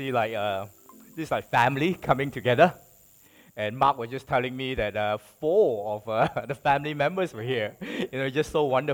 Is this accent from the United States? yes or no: no; Malaysia; I was originally born in Malaysia.